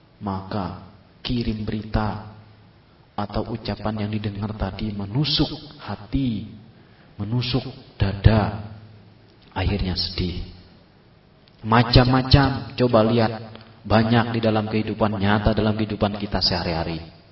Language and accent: Indonesian; Makassar, South Sulawesi, Indonesia; karena saya dari Makassar, tugas di sana.